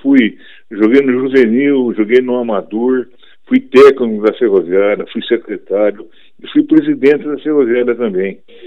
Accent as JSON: {"language": "Portuguese", "town": "Mairinque", "region": "São Paulo", "country": "Brazil", "tie": "born or raised there", "also_born_or_lived": "São Roque", "said": "A minha infância e juventude foi em Mairim, que meu pai era ferroviário, meu pai era maquinista da Sorocabana. E então eu fiquei em Mairim até 1967. E fiquei, depois continuei até 1970"}